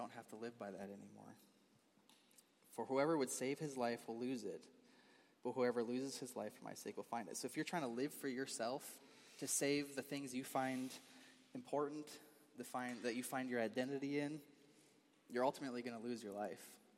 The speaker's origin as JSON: {"language": "English", "region": "Wisconsin", "country": "United States", "tie": "born or raised there"}